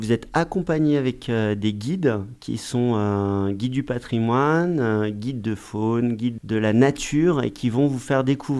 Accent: Auvergne-Rhône-Alpes, France; Alors bien sûr, chez nous, dans le Chablais aussi, on a des très bons vignerons.

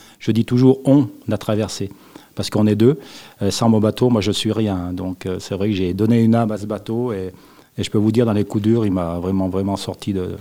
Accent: Evian, Auvergne-Rhône-Alpes, France; born there; Ça sera rejoindre Evian où je suis né à Memphis où est mort

